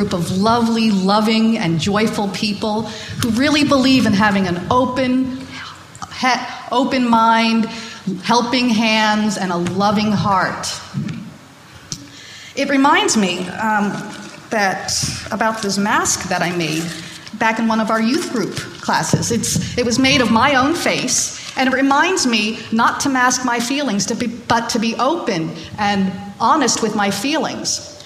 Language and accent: English; Akron, Ohio, United States; I came in from Akron, Ohio. That's where I grew up.